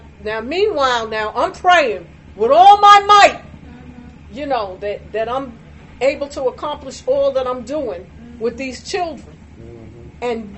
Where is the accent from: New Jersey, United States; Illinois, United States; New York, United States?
New York, United States; moved away; Now, I'm from New York. I never did this stuff in New York, okay?